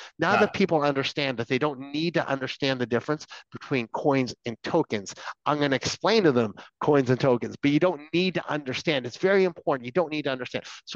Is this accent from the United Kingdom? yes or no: no; Canada; So since I'm Canadian